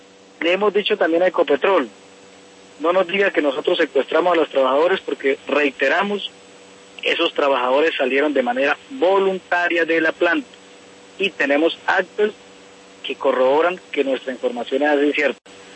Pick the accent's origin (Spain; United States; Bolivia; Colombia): Colombia; Nosotros nos sentimos colombianos, somos colombianos.